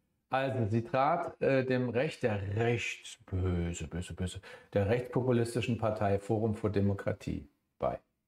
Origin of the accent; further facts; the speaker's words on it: northern provinces, Netherlands; German is a second language; Ich kann Ihnen als Niederländer sagen und auch als Niederländer und als Einwohner der nördlichen Provinz, dass dem so ist.